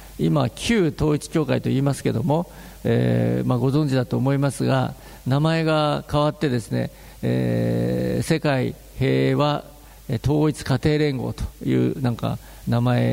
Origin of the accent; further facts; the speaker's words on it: Ojiya, Niigata, Japan; 兼業農家のですね長男として生まれ育ちまして、まあ、小千谷といえばですね知ってる方は知ってると思いますけども